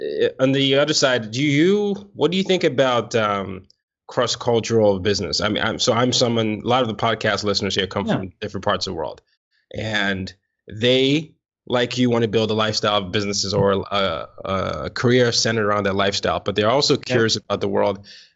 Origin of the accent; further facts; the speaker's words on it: Nigeria; now in United States; I'm not American, but I'm a Nigerian that lives in America.